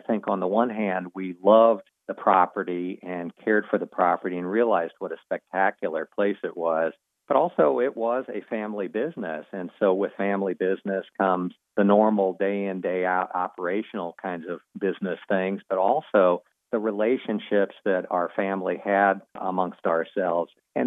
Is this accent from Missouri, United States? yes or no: yes; St. Louis, Missouri, United States; now in Lake Lure, United States; And originally I'm from St. Louis, grew up there.